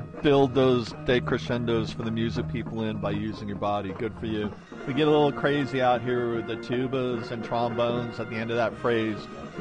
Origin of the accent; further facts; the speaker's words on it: The Woodlands, Texas, United States; I'm from the Woodlands, Texas.